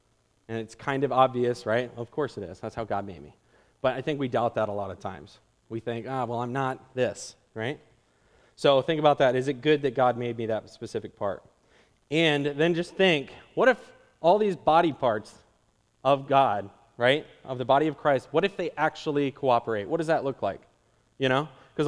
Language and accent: English; Jersey Shore, Pennsylvania, United States; Okay, so I grew up in Jersey Shore, and my parents are missionaries as well. And so I grew up down at Wyoming down there.